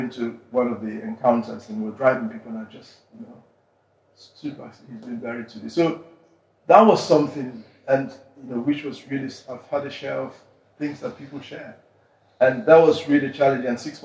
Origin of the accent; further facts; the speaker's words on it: Sierra Leone; And I think in growing up in Sierra Leone, they didn't have much.